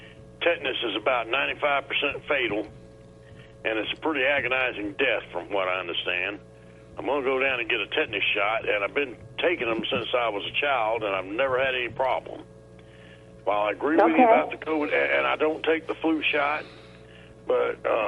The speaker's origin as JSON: {"language": "English", "region": "Georgia", "country": "United States", "said": "All right? And I'm from Georgia, obviously."}